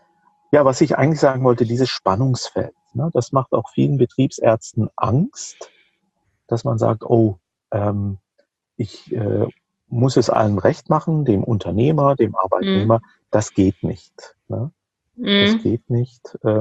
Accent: Rhineland-Palatinate, Germany; In der Pfalz, wo ich herkomme, ist selten was anderes

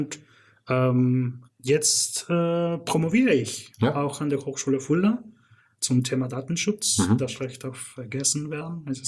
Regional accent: Canada; German is a second language; also born or lived in Mexico; now in Germany; ich bin aber groß geworden in Kanada

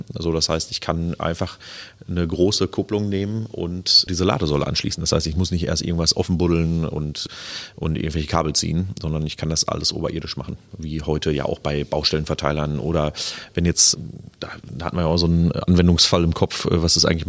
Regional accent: North Rhine-Westphalia, Germany; Ich komme aus dem Sauerland. Wir haben da ein kleines Einfamilienhaus gebaut.

